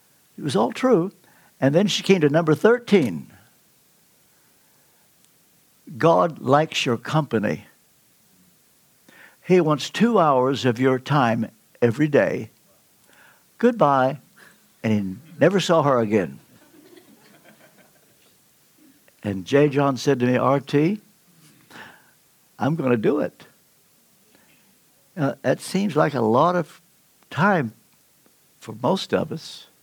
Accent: Ashland, Kentucky, United States; I'm from Ashland, Kentucky. I don't get back there often, but when I do, while I'm there, I always take Louise to South Ashland and say, that's the building.

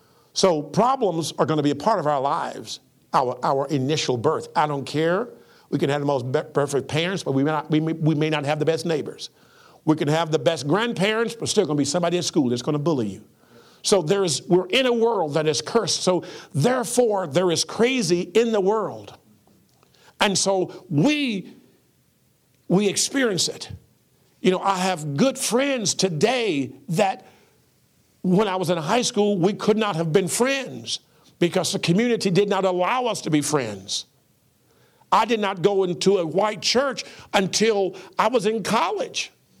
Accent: the South, United States; Growing up in the South, growing up with poor parents, but yet struggling with my faith

